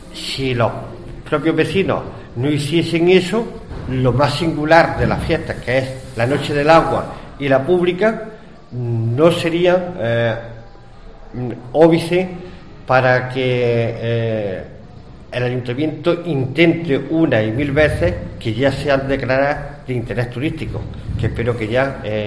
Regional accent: Cáñar, Andalusia, Spain; born there; hablo de mi pueblo natal, de Cañas, de la Alpujarra, de Granada

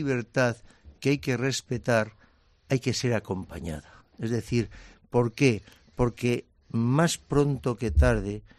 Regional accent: Region of Murcia, Spain; Porque somos parte de él, es que somos murcianos.

